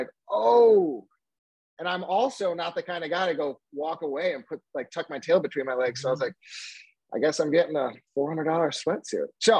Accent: Beloit, Wisconsin, United States; One of the richest women in the world lives in my hometown. Now she's an amazing, incredible person who has revitalized our city, like truly revitalized our city, Beloit, Wisconsin.

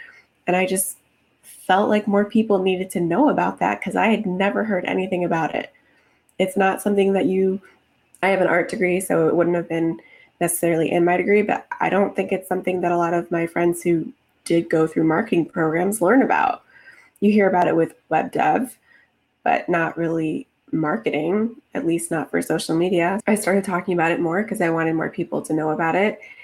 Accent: Chicago, Illinois, United States; so I'm actually from Chicago. I live and work in Florida now, but I'm from Chicago.

